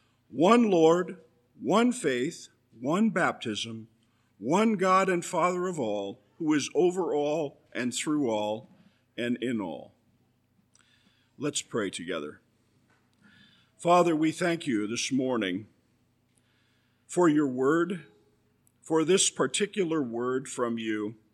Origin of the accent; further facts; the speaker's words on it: Bloomington, Indiana, United States; I'm from Bloomington, Indiana. I'm one of the pastors at Trinity Reformed Church there.